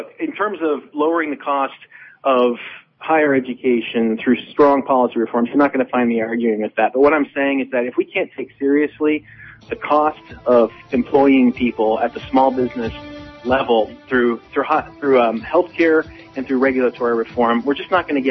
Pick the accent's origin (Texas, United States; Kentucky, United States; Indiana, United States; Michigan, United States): Indiana, United States; right here in my home state of Indiana